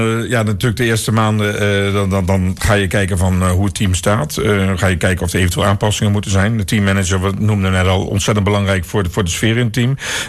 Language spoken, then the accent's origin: Dutch; Gelderland, Netherlands; ik kom zelf uit het Arnhemse